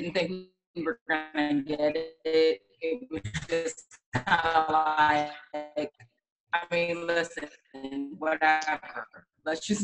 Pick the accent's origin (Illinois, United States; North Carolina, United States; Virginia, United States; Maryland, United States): Maryland, United States; I grew up in Maryland, but just right outside the city, DMV area.